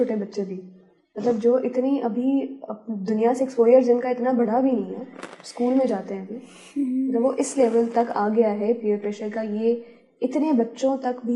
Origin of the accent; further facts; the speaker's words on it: Pakistan; تو وہ یہ سمجھتے ہی نہیں تھے کہ میں پاکستانی ہوں